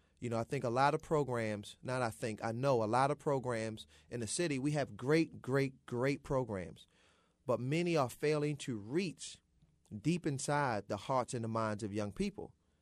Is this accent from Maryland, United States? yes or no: yes; Baltimore, Maryland, United States; That's an interesting journey, because … was a young boy who was confused on the streets of Baltimore, raised by a very strong woman